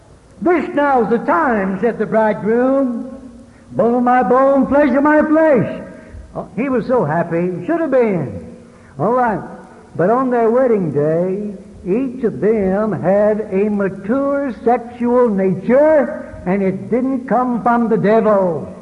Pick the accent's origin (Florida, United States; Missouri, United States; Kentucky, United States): Missouri, United States; Caruthersville; also born or lived in Mississippi; I was born in Mississippi but grew up in Caruthersville, Missouri. 5,000 people. We knew everybody in town.